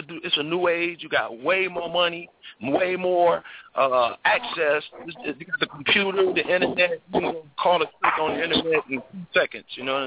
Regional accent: Michigan, United States; You know, the Lions, you know, I'm from Michigan, man.

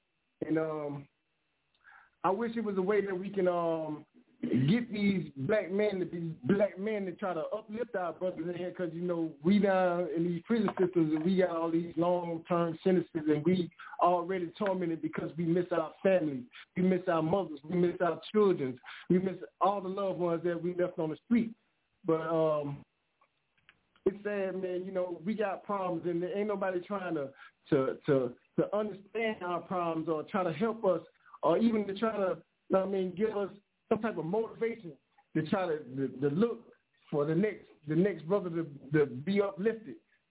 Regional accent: New York, United States; now in Albany, United States; I'm originally from New York, but I stay down in Albany, Georgia.

